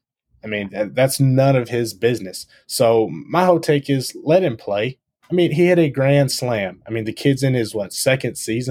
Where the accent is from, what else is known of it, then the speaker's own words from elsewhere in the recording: Tennessee, United States; now in Orlando, United States; I was born and raised in Tennessee and lived there for pretty much my whole life.